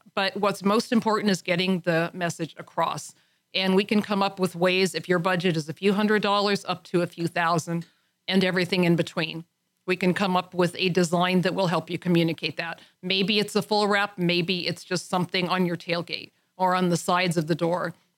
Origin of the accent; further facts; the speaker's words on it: California, United States; we grew up in Southern California.